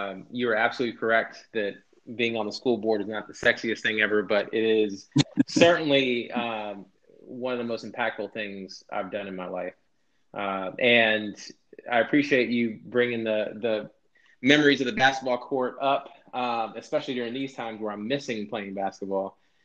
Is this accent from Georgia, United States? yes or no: yes; Columbus, Georgia, United States; also born or lived in Santurce, Puerto Rico; I'm from Columbus, but I was born in Santurce, Puerto Rico.